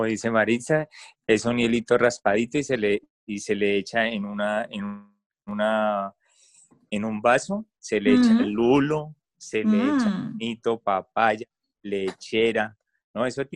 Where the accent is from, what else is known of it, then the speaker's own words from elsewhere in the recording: Cali, Valle del Cauca, Colombia; lo que siempre la he llevado como buen caleño, calentanito.